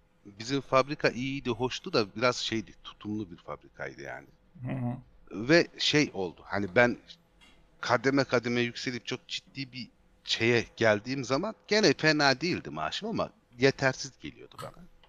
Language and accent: Turkish; Ankara, Turkey; doğma büyüme Ankaralıyım.